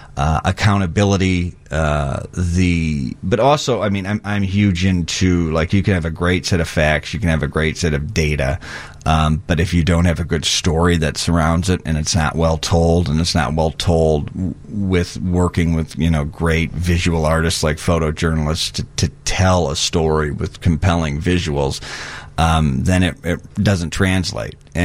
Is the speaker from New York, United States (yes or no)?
no; Grand Rapids, Michigan, United States; And then eventually made it back in my hometown of Grand Rapids at Wood TV.